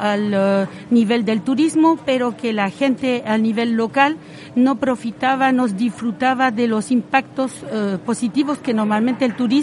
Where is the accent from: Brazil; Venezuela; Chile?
Chile; now in France; Soy de origen chilena, llegué a Francia en 1979.